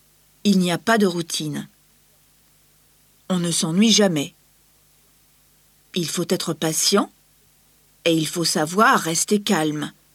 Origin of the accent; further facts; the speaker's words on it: Martinique; J'ai passé mon enfance à la Martinique et j'habitais près de l'aéroport.